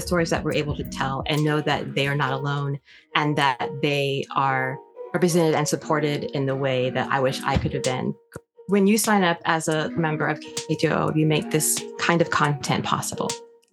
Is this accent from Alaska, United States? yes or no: yes; Juneau, Alaska, United States; Growing up in Juno in the 80s and 90s, there weren't a lot of Black families there, and there wasn't a lot of representation for Black culture there.